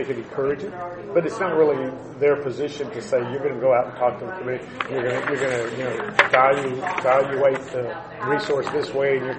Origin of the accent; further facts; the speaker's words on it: Gulf Coast, United States; Because I'm from the Gulf, and a lot of it's driven by regulations down there.